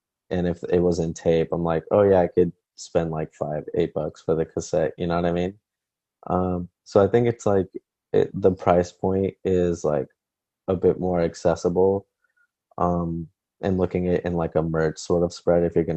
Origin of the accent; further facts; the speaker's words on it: Guatemala; I'm excited that I've been working hands-on with this DIY collective in my home country of Guatemala.